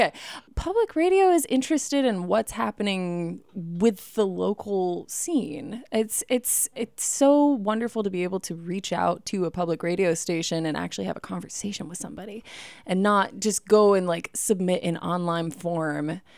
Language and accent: English; Texas, United States; now in New York, United States; I mean, don't get me wrong. I am aggressively Texan in New York.